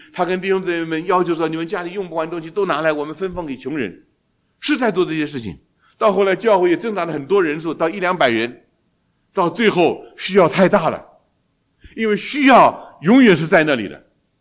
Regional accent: China; 从前我们中国人讲八代单传已经不得了了

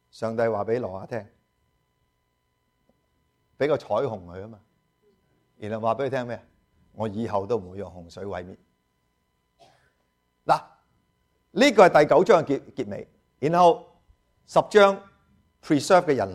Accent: Guangdong, China; 你忽然之间就不会好像我们广东人这样

